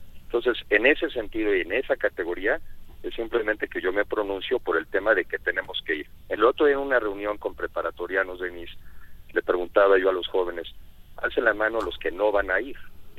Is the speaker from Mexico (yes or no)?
yes; Mexico; Antes que nada soy ciudadano y soy mexicano